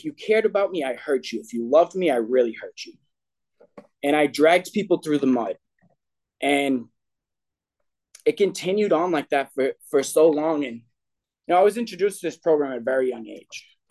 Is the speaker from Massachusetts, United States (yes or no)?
yes; Boston, Massachusetts, United States; So as you can probably hear, this isn't a Virginia accent. I grew up in Boston, and I had a pretty good childhood.